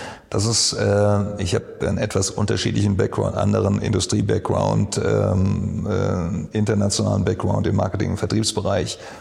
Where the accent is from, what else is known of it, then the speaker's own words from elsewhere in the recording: Hesse, Germany; Da, wo ich herkomme, in Odenwald.